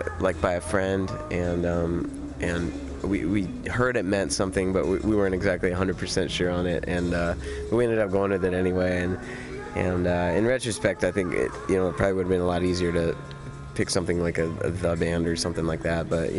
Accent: Montana, United States; also born or lived in New York; I was born in New York, but then we moved to Montana like 3 weeks later.

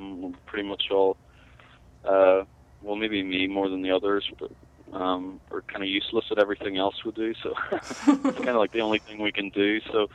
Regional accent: Belfast, Northern Ireland, United Kingdom; he heard I was from Belfast

